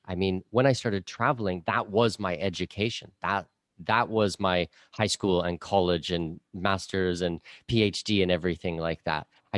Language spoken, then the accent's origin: English; Ontario, Canada; born there; So I was born in southwestern Ontario, so I'm Canadian.